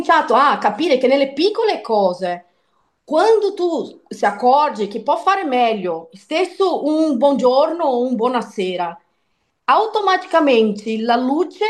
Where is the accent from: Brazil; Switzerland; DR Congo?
Brazil; São Paulo; Italian is a second language; now in Italy; sono di San Paolo, di Brasile, origine italiana